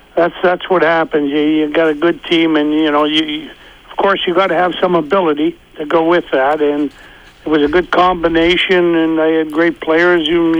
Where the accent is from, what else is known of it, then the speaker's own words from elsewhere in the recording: Sault Ste. Marie, Ontario, Canada; now in Toronto, Canada; even in my hometown of Sault Ste. Marie, it's like 40% Italian.